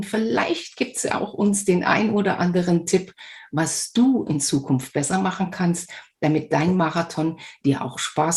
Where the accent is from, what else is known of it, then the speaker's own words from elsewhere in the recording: Germany; weil wir sind beide an den Sportschulen in der DDR groß geworden